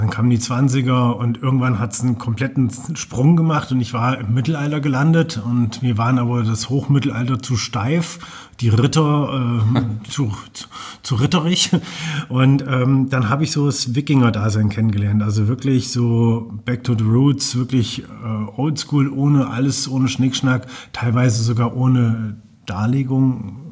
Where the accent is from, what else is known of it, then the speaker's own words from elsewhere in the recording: Fulda, Hesse, Germany; also born or lived in Bad Kissingen / Heidenheim; ich bin in Bad Kissingen geboren und von dort aus dann direkt nach Fulda gezogen. Vorher noch einen kleinen Umweg über Schwabenlindler, Heidenheim, Königsbronn gemacht. Aber so die meisten von meinen 46 Lenzen habe ich in Fulda verbracht.